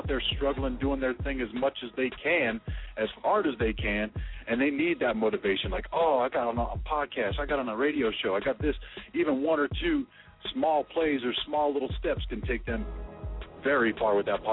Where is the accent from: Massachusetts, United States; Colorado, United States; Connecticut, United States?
Colorado, United States; Denver; also born or lived in Atlanta, United States / Northeast Ohio, United States; Originally from Denver, Colorado. Been here, there, been everywhere, really. I mean, been a lot of places around the world. Came back here, lived in Atlanta for about 5 years, lived in Northeast Ohio for about 6 years